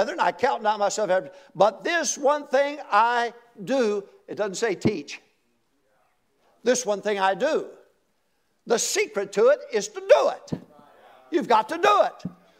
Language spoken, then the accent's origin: English; Arkansas, United States; born there; Now, I was born in Arkansas, so I'm a little slow anyway.